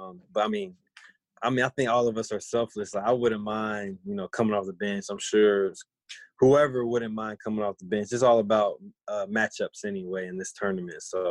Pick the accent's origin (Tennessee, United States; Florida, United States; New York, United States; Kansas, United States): Florida, United States; a lot of people don't know this, but we grew up in Florida together, played on AAU teams since we were like 7 years old.